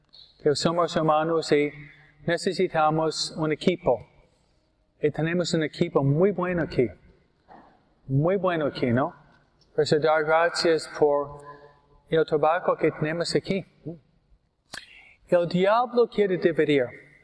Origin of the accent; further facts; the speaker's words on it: New York, United States; que fue un obispo de donde vengo yo, Nueva York, ¿no?